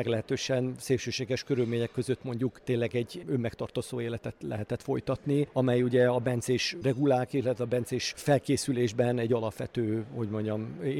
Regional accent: Sopron, Győr-Moson-Sopron, Hungary; az én szülővárosomra, Sopronra gondolok

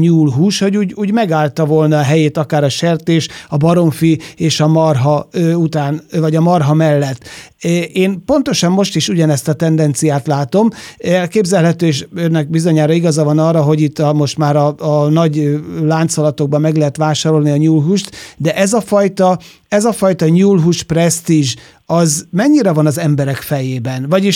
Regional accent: Zala, Hungary; Én falun nőttem föl sok-sok évvel ezelőtt az ország másik felén Zalában

